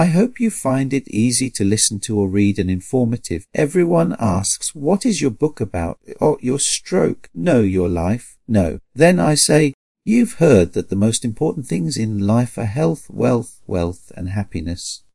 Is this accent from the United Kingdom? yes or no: yes; England, United Kingdom; born there; I was born in England and was always much more interested in maths and physics than English.